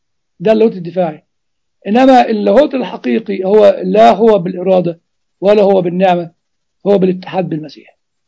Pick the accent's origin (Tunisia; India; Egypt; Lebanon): Egypt; لان انا مصري